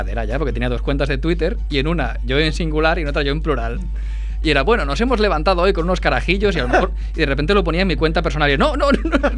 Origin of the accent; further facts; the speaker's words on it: Badalona, Catalonia, Spain; Vamos mal, mejor no, que soy de Badalona.